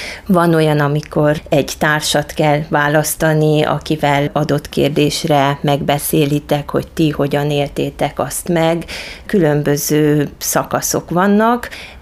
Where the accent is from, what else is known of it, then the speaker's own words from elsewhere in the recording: Romania; szombaton volt maga a csíksomlyói búcsú, nagyon korán keltünk, hogy odaérjünk az én szülőfalumba